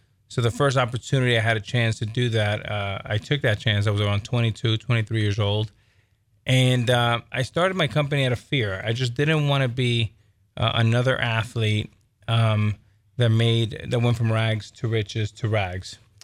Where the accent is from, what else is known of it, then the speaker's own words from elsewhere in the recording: Miami, Florida, United States; growing up in Miami from a single mother, watching her have two jobs and, you know, always renting, always being a tenant